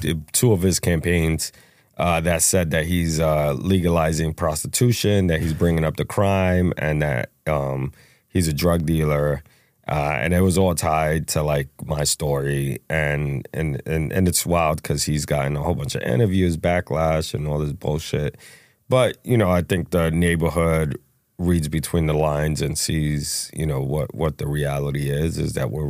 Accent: New York City, New York, United States; I grew up in the LES, Lower East Side of New York City. It was a crazy neighborhood when I was growing up. A lot of gangs, a lot of drugs.

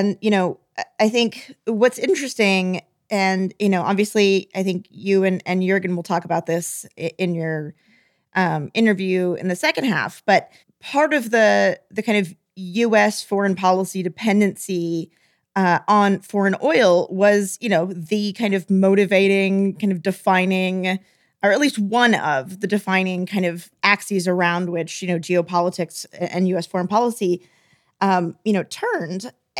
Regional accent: Texas, United States; I'm from Texas. It's kind of a big deal there.

